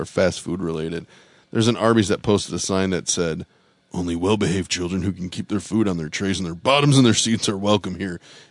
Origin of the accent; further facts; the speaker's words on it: Philippines; Because I'm Filipino.